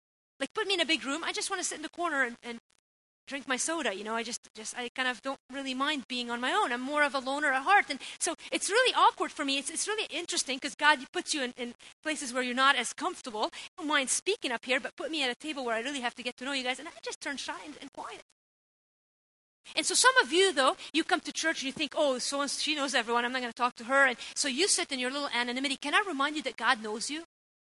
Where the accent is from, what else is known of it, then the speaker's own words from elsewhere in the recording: Lebanon; coming from the Middle East. See, we have a parliament where I grew up in Lebanon